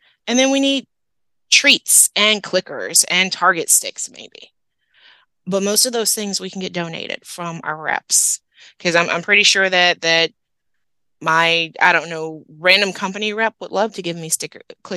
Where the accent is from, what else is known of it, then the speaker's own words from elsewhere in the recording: New Orleans, Louisiana, United States; I'm from New Orleans, so you have to excuse my math, because let's be honest, we're lucky that I can read.